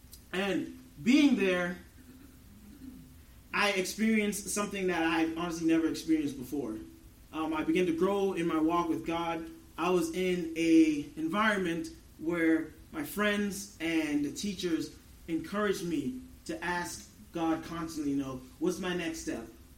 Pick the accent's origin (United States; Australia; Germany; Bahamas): Bahamas; I am from the Bahamas. That's where I grew up. That's where I was born and raised.